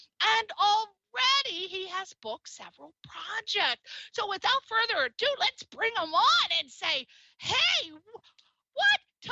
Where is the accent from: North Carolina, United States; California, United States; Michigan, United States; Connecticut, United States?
Connecticut, United States; also born or lived in Maryland; Let me tell you, honey, even though I'm from Connecticut, I grew up halfway between Connecticut and Maryland.